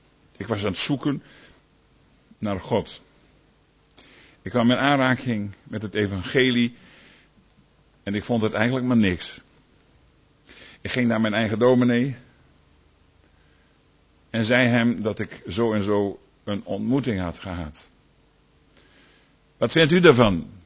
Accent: Slochteren, Groningen, Netherlands; In Slochteren, waar ik opgroeide, een van de grote steden daar in Groningen

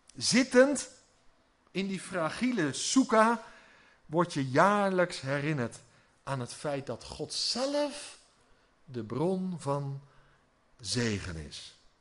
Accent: South Holland, Netherlands; en ik kom uit de regio van Den Haag

